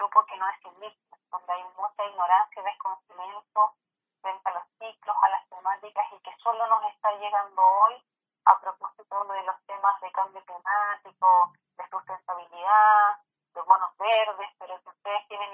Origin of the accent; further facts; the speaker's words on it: Santiago, Santiago Metropolitan Region, Chile; Nosotros acá en Santiago, que somos de Santiago, encerrados en el cemento